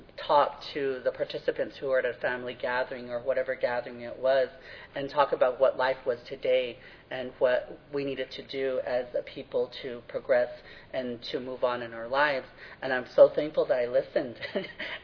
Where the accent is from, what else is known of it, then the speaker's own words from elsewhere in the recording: United States; first language Navajo; English is a second language; With assimilation and acculturation, I had steered away from my native culture, from my native language. Didn't want to be a part of traditional values and concepts because of being teased. I remember in mid-school where kids were being teased because they talked Navajo